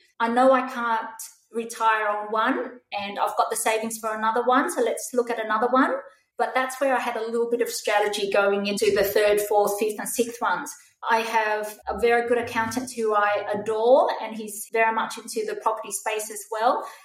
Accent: Sydney, New South Wales, Australia; So I'm from Sydney. So that was in the western suburbs of Sydney.

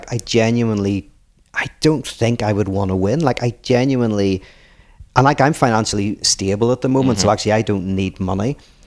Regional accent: Northern Ireland, United Kingdom; I grew up in Ireland, in Northern Ireland.

